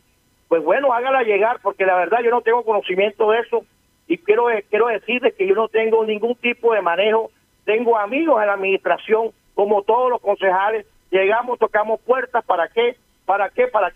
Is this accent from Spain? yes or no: no; Caribbean coast, Colombia; como buen costeño que somos